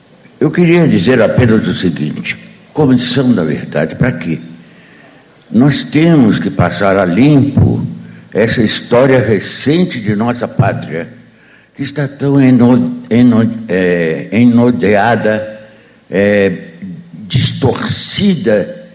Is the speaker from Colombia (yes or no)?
no; Brazil; Eu, da minha parte, digo, como cidadão, como brasileiro, eu não tenho nada para esquecer.